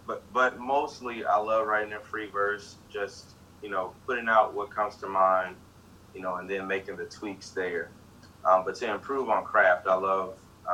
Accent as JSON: {"language": "English", "region": "Mississippi", "country": "United States", "tie": "born or raised there", "said": "I grew up in Mississippi, right smack dab in the middle of the Delta. I was raised by my grandparents."}